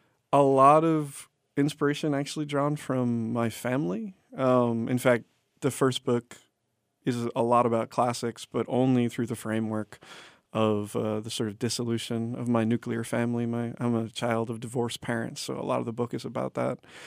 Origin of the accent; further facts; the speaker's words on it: Massachusetts, United States; I grew up in New England. I grew up about 20 miles north of Boston.